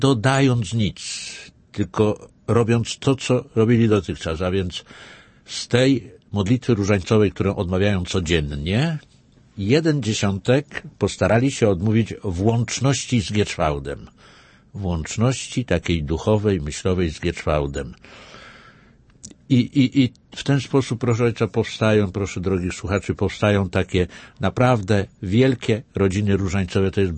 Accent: Lesser Poland, Poland; Natomiast w mojej rodzinnej parafii na Podhalu, no tam chłopy też różańcowe ze świecami w czasie procesji.

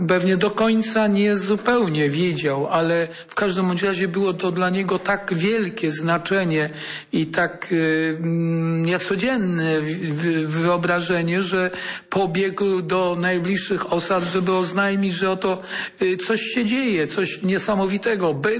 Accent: Łobżenica, Greater Poland Voivodeship, Poland; Potem, kiedy dorastałem właściwie w sąsiedniej Łobrzenicy, kończyłem szkołę średnią.

